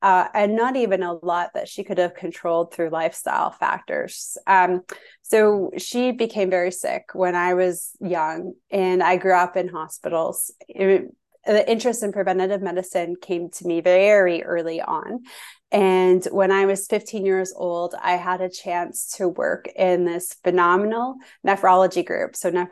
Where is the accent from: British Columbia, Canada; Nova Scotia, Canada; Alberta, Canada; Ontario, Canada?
Ontario, Canada; Toronto; When I met my husband, I'm from Toronto. My husband's from the San Francisco Bay Area, and we met in Orlando, Florida at a mutual counterparts engagement party.